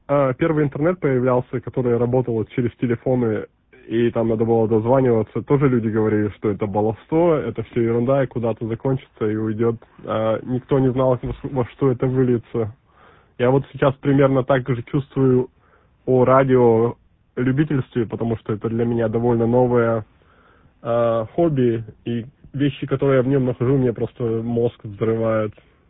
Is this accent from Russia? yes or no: yes; Yekaterinburg, Sverdlovsk Oblast, Russia; Я сам из Екатеринбурга, оригинально тоже.